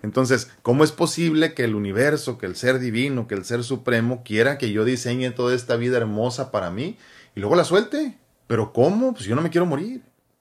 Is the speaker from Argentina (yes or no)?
no; Mexico; te siento como mexicano, como persona, como humano